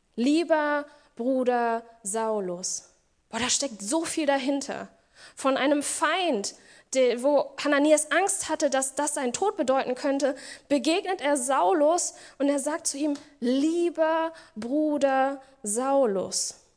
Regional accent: Langenhagen, Lower Saxony, Germany; ich komme jetzt aus Langenhagen

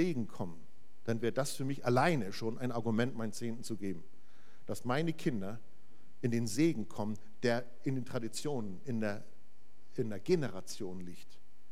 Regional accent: Magdeburg, Saxony-Anhalt, Germany; Ich komme aus Ostdeutschland, ich komme aus Magdeburg.

